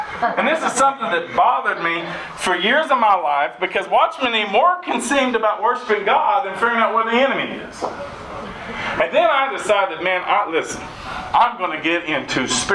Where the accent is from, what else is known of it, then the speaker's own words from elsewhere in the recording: Arkansas, United States; Now, I'm from Arkansas, so some girls chew.